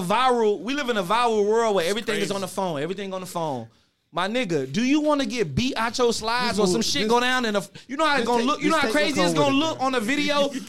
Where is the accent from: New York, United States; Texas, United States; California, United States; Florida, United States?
Florida, United States; Miami; I ain't going with me growing up in Miami, and I have a problem